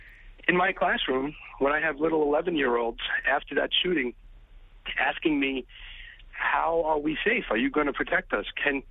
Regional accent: Staten Island, New York, United States; Well, I grew up on Staten Island. I teach on Staten Island in a public school, a middle school.

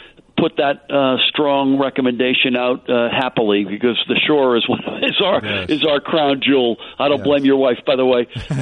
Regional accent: Massachusetts, United States; I was born in Boston. I grew up outside of Boston.

